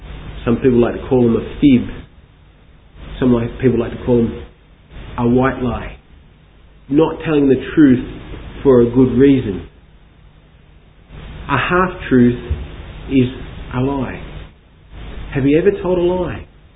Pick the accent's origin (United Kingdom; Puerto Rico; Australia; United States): Australia; Sometimes when I'm there and people find out I'm Australian, they say, hey, go home.